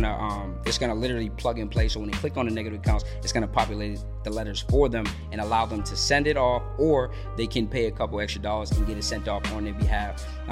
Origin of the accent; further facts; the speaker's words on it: Boston, Massachusetts, United States; now in Georgia, United States; like my guy said. I'm from Boston, Mass. Originally. I've been here in Georgia now for about 6 months.